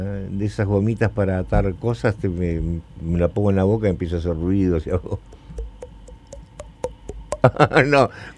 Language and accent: Spanish; Argentina; No te olvides que yo vengo de la Argentina